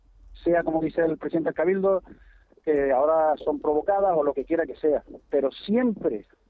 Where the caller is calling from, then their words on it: Tarajalejo, Canary Islands, Spain; Soy un vecino de Tarajalejo. … de Tarajalejo.